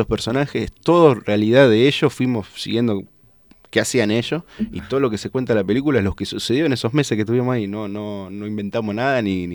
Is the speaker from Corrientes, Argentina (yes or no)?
no; Buenos Aires, Argentina; y yo, como buen porteño, dije, roban mucho acá.